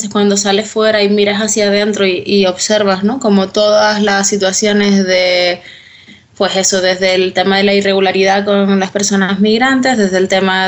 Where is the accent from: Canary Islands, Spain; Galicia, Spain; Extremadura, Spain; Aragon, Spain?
Canary Islands, Spain; Lanzarote; Yo soy de Lanzarote, que es una isla no capitalina